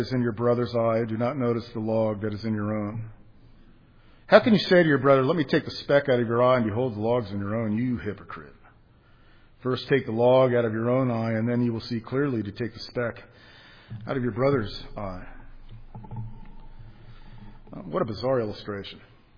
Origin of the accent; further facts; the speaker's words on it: Miami, Florida, United States; also born or lived in Los Angeles, United States / Cincinnati, United States; I remember as a kid, I grew up in Miami, moved to Los Angeles, California, and for a couple years I lived for a short time in kind of middle and elementary school in Cincinnati, Ohio